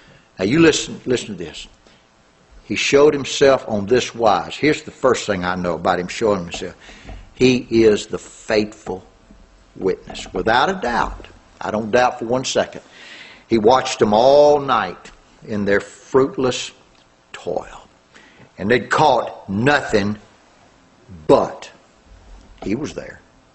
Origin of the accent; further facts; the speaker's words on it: Louisiana, United States; But I'm from Louisiana. And I can tell you this.